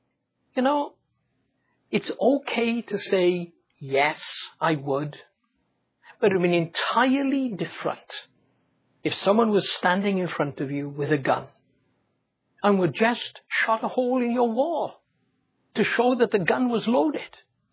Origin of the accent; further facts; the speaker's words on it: Wales, United Kingdom; don't sound Welsh at all. But that's where I come from. And not only that, you will know that if I come from Wales, I must have family in Wales.